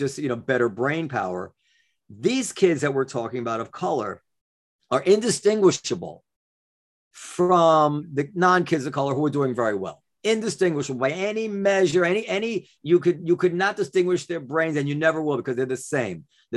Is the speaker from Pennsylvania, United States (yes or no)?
no; Ardsley, New York, United States; I want to move back to where we used to live, where I grew up in Ardsley.